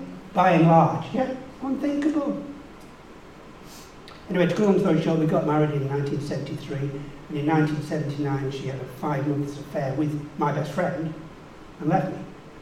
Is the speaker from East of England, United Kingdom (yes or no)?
no; Trafford Park, North West England, United Kingdom; I grew up in Trafford Park. I don't know if anybody know it. You know, big industrial estate in the 50s and 60s. Terraced houses outside tunnels.